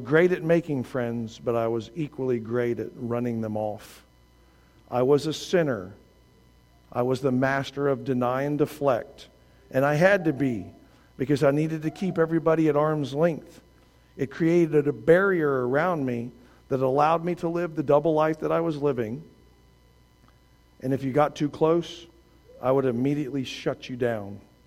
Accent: Atlanta, Georgia, United States; born there; I was born in Atlanta, Georgia, on the north side of the perimeter.

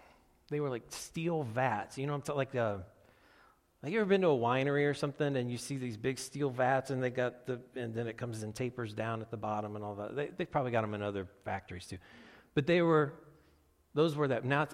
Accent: Hicksville, United States; and I grew up in Hicksville, so we're driving down 18.

